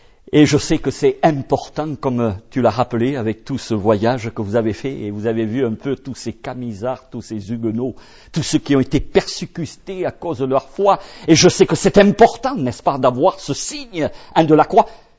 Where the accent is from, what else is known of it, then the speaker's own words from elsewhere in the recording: Toulouse, Occitanie, France; Je viens de Toulouse